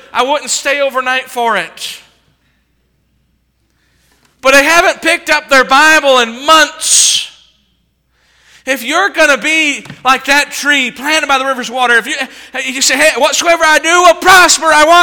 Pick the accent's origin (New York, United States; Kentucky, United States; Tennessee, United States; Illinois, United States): Illinois, United States; Chicago; I'm from Chicago area, right?